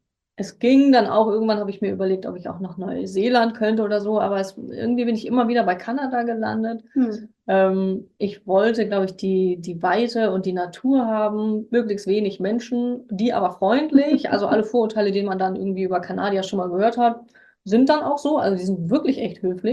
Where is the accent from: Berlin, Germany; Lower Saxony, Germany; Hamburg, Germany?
Hamburg, Germany; born or raised there